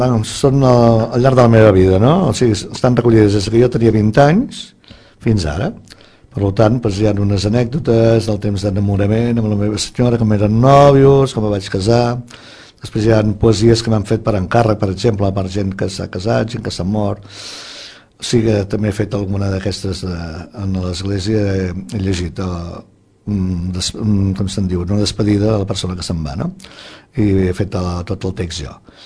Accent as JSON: {"language": "Catalan", "town": "Tordera", "region": "Catalonia", "country": "Spain", "said": "parlant de Catalunya, de la nostra terra, del meu poble, de Tordera."}